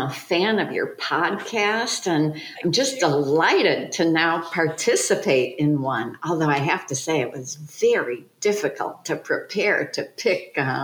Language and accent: English; Chicago, Illinois, United States; Yeah, I am from Chicago.